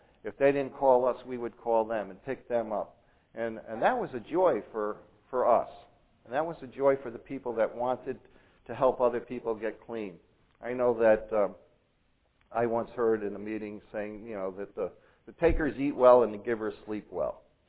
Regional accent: Meriden, Connecticut, United States; And I grew up in Meriden. I was living in Meriden, Connecticut.

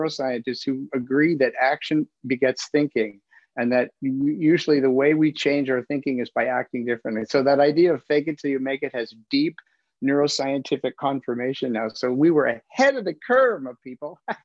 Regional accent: United States; People just, you know, maybe because we're American and we like to fight our way out of the bar that we walked into.

